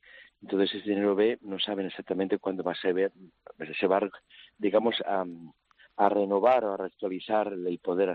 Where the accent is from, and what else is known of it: Madrid, Community of Madrid, Spain; born or raised there; also born or lived in Cuenca